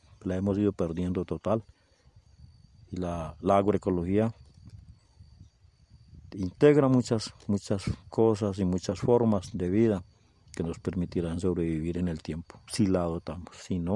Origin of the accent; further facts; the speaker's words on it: Caramanta, Antioquia, Colombia; Soy de Caramanta, hago parte de una asociación de campesinos y campesinas en Caramanta